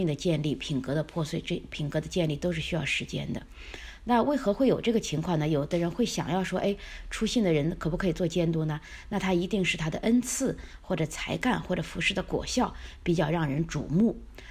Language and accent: Chinese; China; 就像我们中国人说的“一屋不扫，何以扫天下”